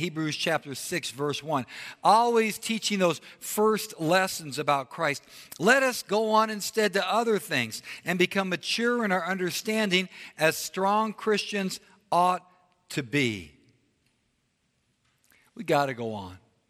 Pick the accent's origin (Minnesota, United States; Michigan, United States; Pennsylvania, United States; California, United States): California, United States; The reason is I was raised in Southern California. I'm 11 years of age.